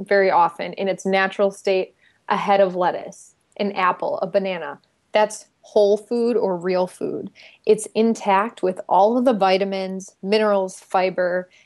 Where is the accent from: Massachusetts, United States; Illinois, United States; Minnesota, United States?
Illinois, United States; Chicago; I'm from Chicago. That's what we do.